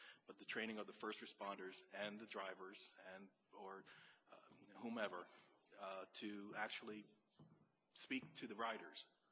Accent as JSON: {"language": "English", "town": "Orlando", "region": "Florida", "country": "United States", "said": "I'm from Orlando, so when there's an emergency drill, it involves"}